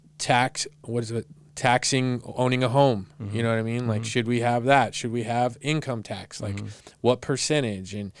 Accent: United States; I love being an American. I'm blessed to be in America.

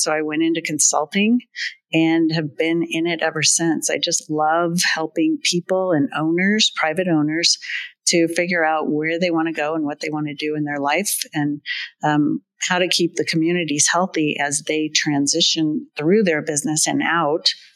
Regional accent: Colorado, United States; I grew up in Colorado

